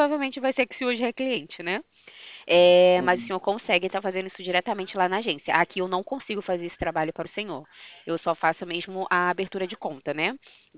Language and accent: Portuguese; Rio de Janeiro, Brazil; Não, eu sou do Rio de Janeiro.